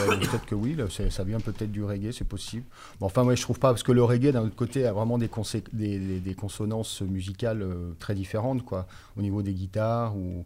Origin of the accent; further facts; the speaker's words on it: Grenoble, Auvergne-Rhône-Alpes, France; born there; moved away; also born or lived in Paris; je suis né à Grenoble, et puis pour des questions évidentes, hein, Paris, y a beaucoup de choses qui se passent, et donc c'est aussi plus pratique d'y être pour tout ce qu'il y a à faire. Donc ouais, je suis resté 20 ans, un peu plus de 20 ans sur Paris.